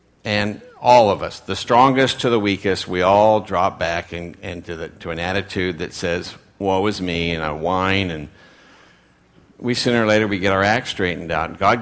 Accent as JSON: {"language": "English", "region": "Texas", "country": "United States", "said": "I'm from Texas, don't get me started."}